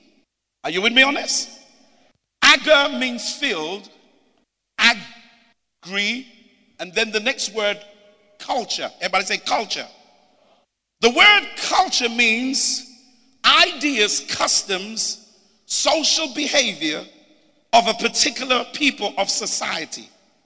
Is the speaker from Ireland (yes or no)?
no; United Kingdom; I come from the United Kingdom.